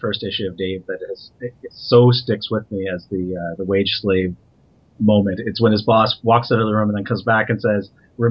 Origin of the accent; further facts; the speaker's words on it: Canada; The one thing that I struggled with was, as a Canadian, what has become the white collars stealing bread to feed your kids story in the U.S. is so foreign to me.